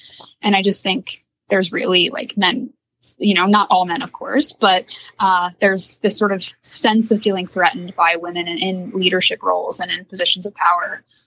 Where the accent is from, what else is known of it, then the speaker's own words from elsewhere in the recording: Kentucky, United States; You know, I'm from Kentucky, so I feel like, I mean, I have never cast a vote for Mitch McConnell, but as a Kentuckian, I feel some degree of responsibility for that.